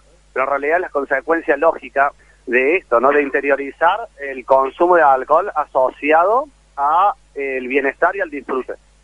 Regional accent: El Bolsón, Río Negro, Argentina; soy de Bolsón. Yo trabajaba en la feria

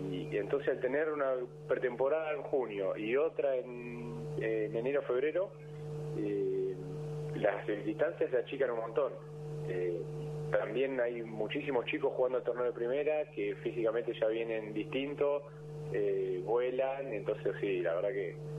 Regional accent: Argentina; Yo soy muy argentino

